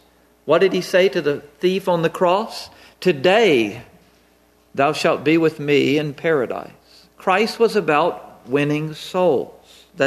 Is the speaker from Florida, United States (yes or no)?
no; North Carolina, United States; born there; I was born in Alamance Hospital in North Carolina.